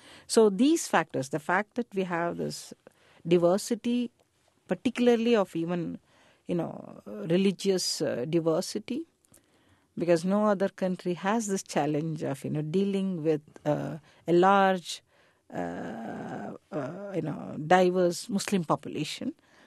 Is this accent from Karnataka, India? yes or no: yes; Mysore, Karnataka, India; I come from South India. Well, I had to say, I'm from Mysore